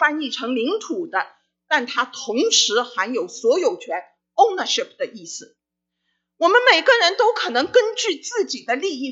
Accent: China; 我常常说我们中国人的字是很有意思的

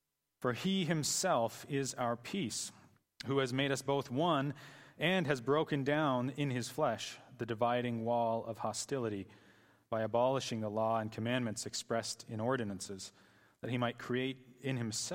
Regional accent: Canada; Some of you know I'm originally Canadian and football is not my first language.

